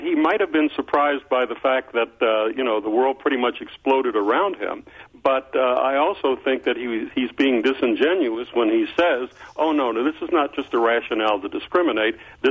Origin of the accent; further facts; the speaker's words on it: Arkansas, United States; moved away as an adult; now in Wisconsin, United States; I grew up in Arkansas and ended up going to the university. Let me put it this way. I escaped from Arkansas.